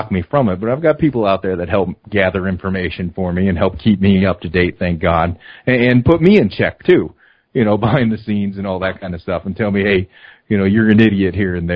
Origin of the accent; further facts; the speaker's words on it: Chesterton, Indiana, United States; now in Raleigh, United States; I grew up in Chesterton, Indiana, at the First Christian Church, baptized, full immersion.